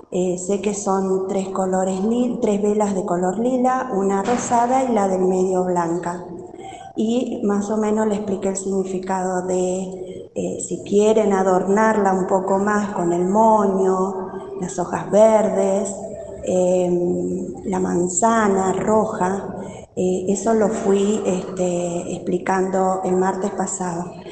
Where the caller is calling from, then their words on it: Rafaela, Santa Fe, Argentina; de Rafaela